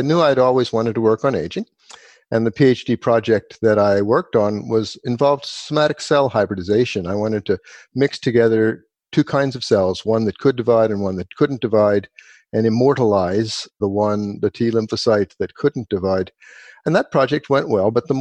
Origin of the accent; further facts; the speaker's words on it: Cheltenham Township, Pennsylvania, United States; also born or lived in Philadelphia; I was born in Philadelphia, and when we were five, my mom and dad moved me and my two brothers to the northern suburbs of Philadelphia, Cheltenham Township.